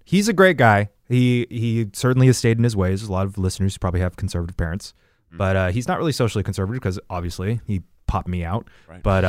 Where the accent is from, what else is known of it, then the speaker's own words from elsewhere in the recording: Texas, United States; like my hometown in Texas was like Carthage when I was born. Mm-hmm. It was like a small town. There's nobody there.